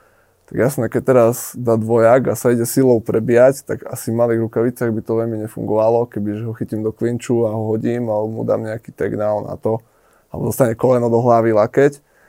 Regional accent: Prešov, Prešov Region, Slovakia; V podstate ja aj preto som ostal na tom východe, že tým pádom, že tam žiaden gym nebol ako u nás v Prešove, tak som otvoril vlastný

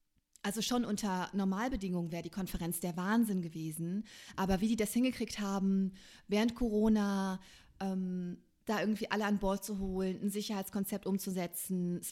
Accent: East Germany, Germany; born there; Ich komme aus dem Osten, ich lebe im Westen. Ich bin im Osten geboren

